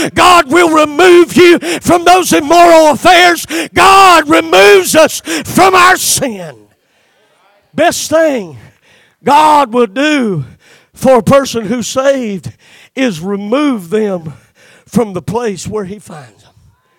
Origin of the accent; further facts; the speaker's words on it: South Carolina, United States; I'm a redneck from South Carolina, and I know what it means to fetch something.